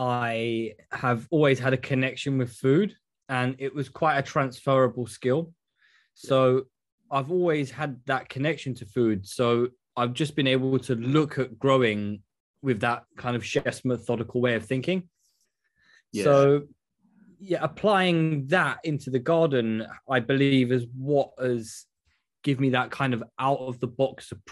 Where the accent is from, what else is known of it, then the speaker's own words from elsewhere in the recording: London, United Kingdom; I'm from London, so I'd work in London